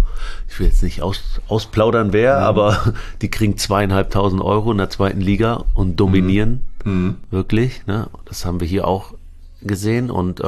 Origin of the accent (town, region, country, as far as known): Aurich, Lower Saxony, Germany; born or raised there; also born or lived in Lebanon